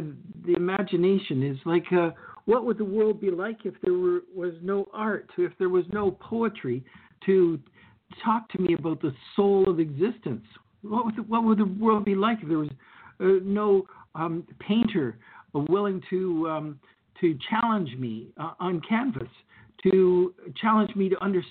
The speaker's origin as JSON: {"language": "English", "country": "Canada", "said": "somber for me as a Canadian."}